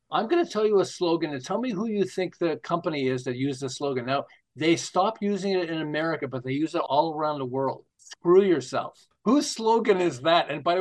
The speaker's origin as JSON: {"language": "English", "country": "Canada", "said": "I'm originally from Canada, so when we heard the name of this city, we laughed as kids."}